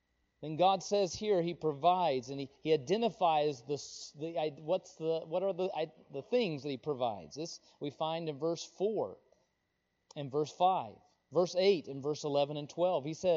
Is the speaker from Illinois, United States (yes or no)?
no; Wichita, Kansas, United States; I lived in a city for a long time. I grew up in Wichita. I lived out in Greenville, got getting bigger and bigger.